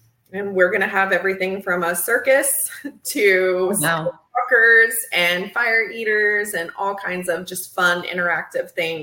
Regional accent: Italy; English is a second language; now in United States; So I call it like a European flair because, of course, I moved here from Italy.

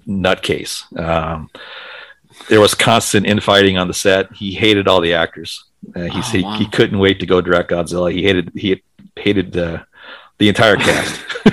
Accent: Midwest, United States; I grew up in the Midwest. I grew up in the Midwest

